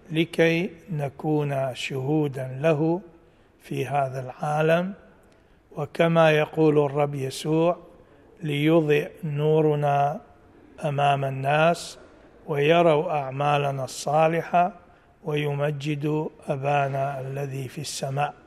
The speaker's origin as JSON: {"language": "Arabic", "country": "Iraq", "said": "وأنا كعراقي خاصة في العراق نطلب السلام والاستقرار"}